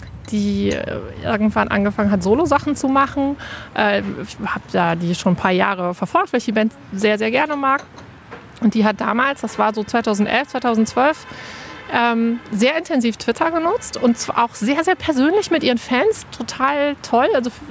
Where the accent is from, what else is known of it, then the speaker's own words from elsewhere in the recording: Hannover, Lower Saxony, Germany; na, ich komme aus Hannover.